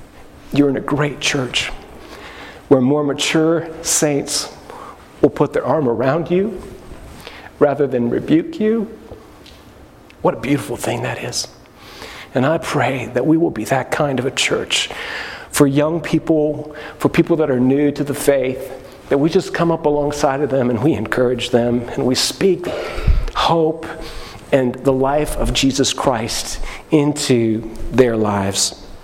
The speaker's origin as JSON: {"language": "English", "country": "Canada", "said": "I came from Canada, and I had long underwear on."}